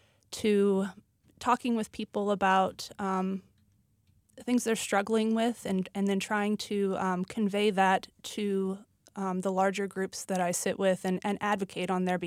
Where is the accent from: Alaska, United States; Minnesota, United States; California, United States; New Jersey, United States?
Alaska, United States; I grew up in Alaska and did a bunch of deep sea fishing.